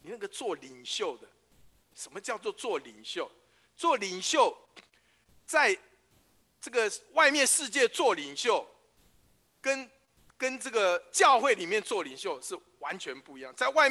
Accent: China; 我们中国人讲什么内行的什么看门道，外行的看热闹。

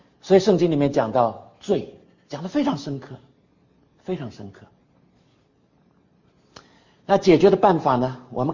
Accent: China; 而这个律法的角度来切入谈神的救恩，对我们中国人来说好像不太实际

